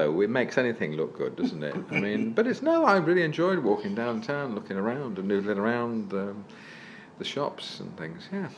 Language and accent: English; East Midlands, United Kingdom; now in Yorkshire, United Kingdom; I live in Yorkshire now. I mean, okay. I was brought up in Leicestershire as a kid.